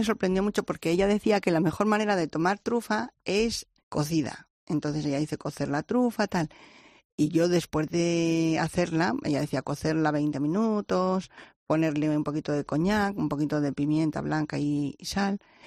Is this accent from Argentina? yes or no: no; Soria, Castile and León, Spain; pues de donde soy yo, en Soria hay unas trufas fantásticas